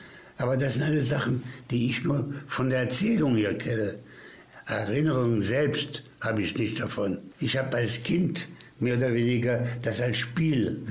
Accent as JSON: {"language": "German", "town": "Paris", "region": "Île-de-France", "country": "France", "second_language": "German", "moved": "as an adult", "lives_now": "Mülheim, Germany", "said": "ich bin Pariser in Mülheim."}